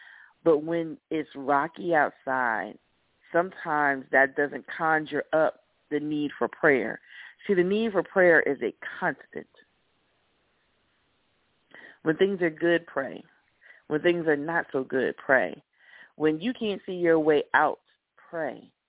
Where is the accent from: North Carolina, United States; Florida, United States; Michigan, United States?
Florida, United States; Miami; I can tell you, I was raised in Miami, Florida.